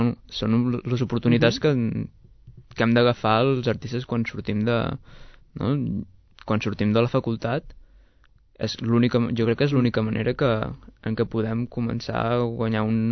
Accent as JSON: {"language": "Catalan", "town": "Olot", "region": "Catalonia", "country": "Spain", "said": "Jo sóc d'Olot"}